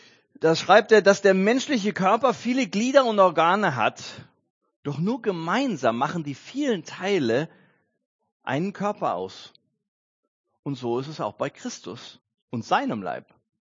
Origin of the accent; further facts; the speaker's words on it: Germany; Ich bin ja nun wirklich 100% Deutscher geboren und in Deutschland ist man pünktlich.